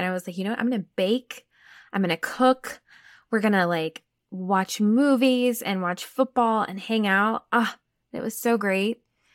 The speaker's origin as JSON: {"language": "English", "region": "Texas", "country": "United States", "said": "y'all, I'm from Texas, so I can say y'all."}